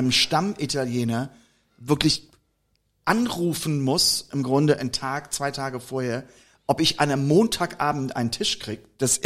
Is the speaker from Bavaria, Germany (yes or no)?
no; Koblenz, Rhineland-Palatinate, Germany; Also ich komme nur aus Koblenz, wie man allgemein weiß.